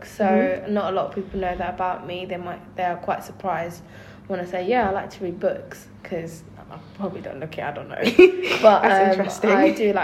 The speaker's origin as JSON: {"language": "English", "town": "Tottenham", "region": "London", "country": "United Kingdom", "tie": "born or raised there", "said": "I grew up in Tottenham, so where West Green is, around that area."}